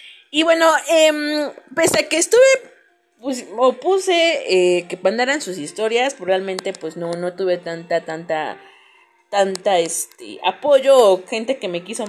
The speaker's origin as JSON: {"language": "Spanish", "country": "Mexico", "said": "porque pues soy mexicana y es algo que realmente me enorgullece"}